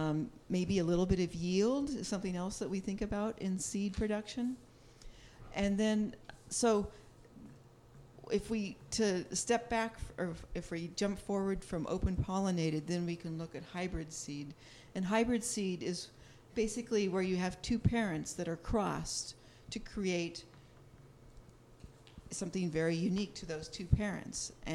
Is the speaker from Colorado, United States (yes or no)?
no; Napa, California, United States; decided I was ready to move back to my hometown of Napa, and did it.